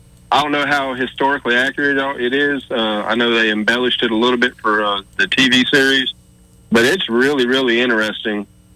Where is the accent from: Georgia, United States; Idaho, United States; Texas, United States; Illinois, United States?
Georgia, United States; Atlanta; I grew up in Atlanta in a pretty big radio market, a lot of big personalities out there.